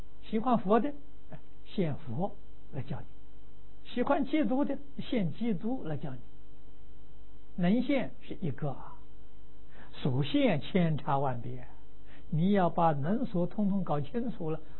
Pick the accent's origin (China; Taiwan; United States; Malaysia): China; 我们中国人遇到外国吃西餐，我们赞叹他。那你为什么不天天吃西餐呢？习惯不一样，这个中餐吃习惯了。